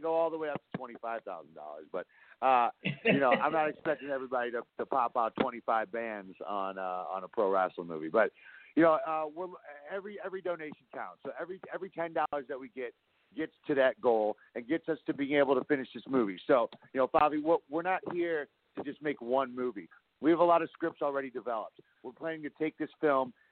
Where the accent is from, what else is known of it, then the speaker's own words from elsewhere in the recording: St. Louis, Missouri, United States; I'm originally from St. Louis, you know.